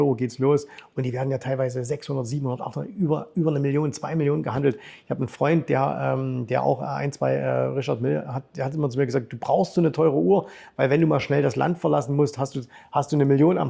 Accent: Saxony, Germany; aus Sachsen

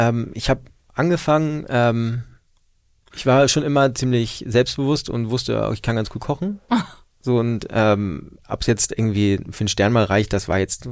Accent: Schleswig-Holstein, Germany; also born or lived in Hamburg; Ich bin gebürtiger Hamburger, genau, und meine Eltern sind dann aber nach Schleswig-Holstein gezogen, und ich habe dann in der Münster meine schulische Ausbildung gemacht und meine Ausbildung zum Koch.

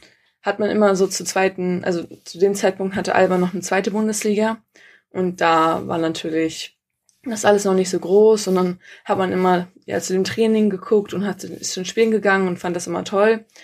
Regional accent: Rostock, Mecklenburg-Vorpommern, Germany; now in Berlin, Germany; Wie gesagt, bin ich in Rostock aufgewachsen.

